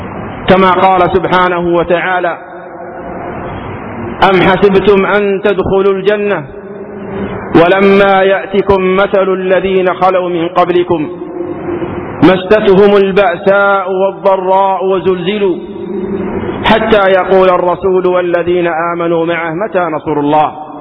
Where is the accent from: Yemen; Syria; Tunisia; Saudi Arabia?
Yemen; في بلادنا اليمن